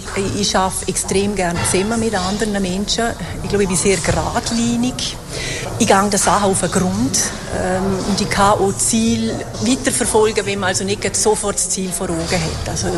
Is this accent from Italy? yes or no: no; Mauren, Unterland, Liechtenstein; Ich bin eine Unterländerin, eine Maurerin, ich bin im Unterland aufgewachsen. Ich habe in Zürich studiert